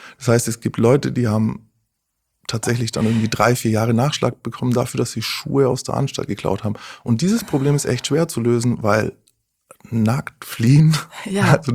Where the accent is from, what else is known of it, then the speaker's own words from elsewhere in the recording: Nuremberg, Bavaria, Germany; Ich bin Nürnberger, war in Nürnberg.